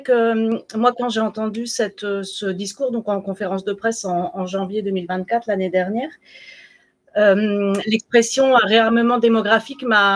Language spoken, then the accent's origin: French; France; du président français, mon pays d'origine